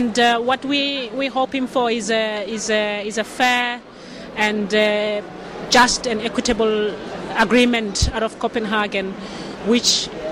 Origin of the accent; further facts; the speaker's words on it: Johannesburg, Gauteng, South Africa; I'm from Johannesburg, South Africa.